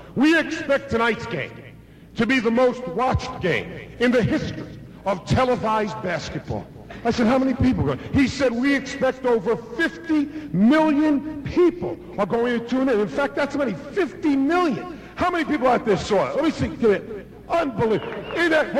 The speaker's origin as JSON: {"language": "English", "town": "Queens", "region": "New York", "country": "United States", "tie": "born there", "said": "Now, I was born in Queens, not a lot of slopes there"}